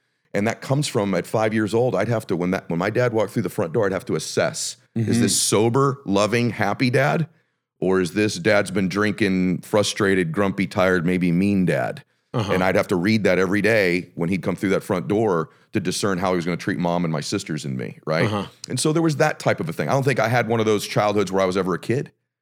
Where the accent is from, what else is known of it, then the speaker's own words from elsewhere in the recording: Diamond Bar, California, United States; I grew up like lower middle class, I would say.